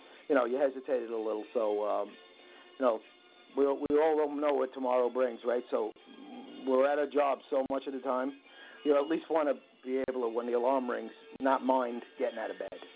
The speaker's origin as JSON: {"language": "English", "region": "New York", "country": "United States", "said": "I didn't have to tell you, and you probably knew I was from the East Coast. Probably."}